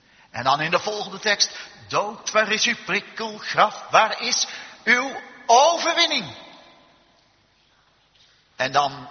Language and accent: Dutch; Westbroek, Utrecht, Netherlands; born there; En ik zie zelf nog dat ik op het schoolplein in Westbroek, waar ik geboren ben, ja, daar liep.